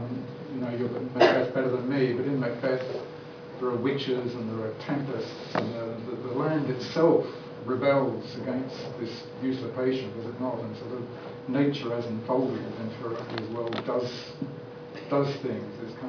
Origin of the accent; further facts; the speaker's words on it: Australia; Being Australian, I can say this